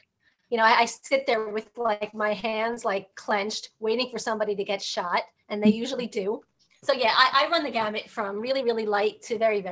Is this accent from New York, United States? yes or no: yes; Manhattan, New York, United States; I'm from Manhattan